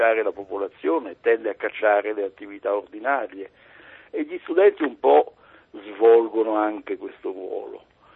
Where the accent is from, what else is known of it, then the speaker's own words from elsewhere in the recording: Venice, Veneto, Italy; Io vengo da Venezia, vivo a Venezia, Venezia è una città ormai 70.000 abitanti